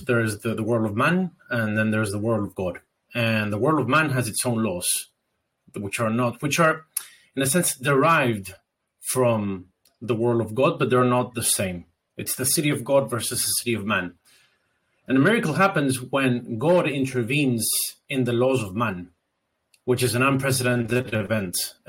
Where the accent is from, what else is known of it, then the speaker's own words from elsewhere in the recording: Argentina; I'm from Argentina, and Argentina is in a perpetual state of emergency